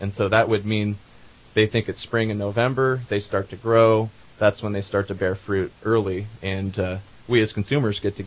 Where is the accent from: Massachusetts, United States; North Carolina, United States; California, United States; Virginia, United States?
California, United States; Yeah, I've growing up in Northern California, looking around at the strawberry nursery business, just seeing it from the roads and knowing the people in the industry.